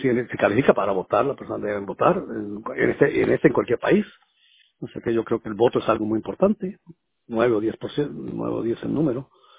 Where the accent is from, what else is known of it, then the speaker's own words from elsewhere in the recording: Colombia; born there; Yo nací en Colombia, Sudamérica, entonces me considero latinoamericano.